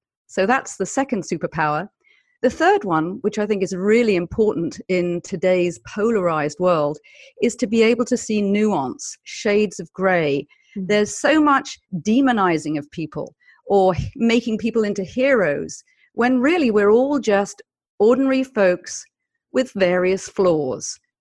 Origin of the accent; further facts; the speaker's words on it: United Kingdom; Because I am British, I come from a culture of Monty Python